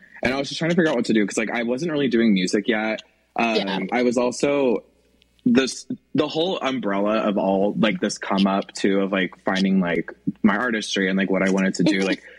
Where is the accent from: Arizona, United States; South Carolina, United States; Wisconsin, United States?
Arizona, United States; born or raised there